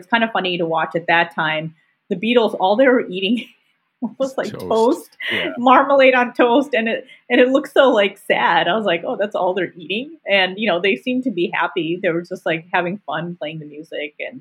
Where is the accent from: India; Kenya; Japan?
India